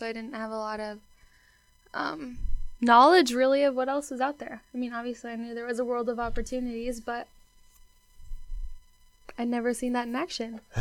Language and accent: English; Concordia, Missouri, United States; accent: twang; I'm from Concordia, Missouri, which explains my little funky twang that I got going on.